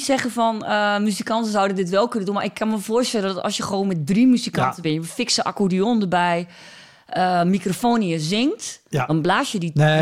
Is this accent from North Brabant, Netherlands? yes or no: no; Overijssel, Netherlands; accent: Neder-Saksisch; Dus ik praat op de planken nog net iets Neder-Saksischer. Ik heb ook wel Twentse liedjes, ook omdat ik in die taal veel beter mijn gevoel kan uitdrukken.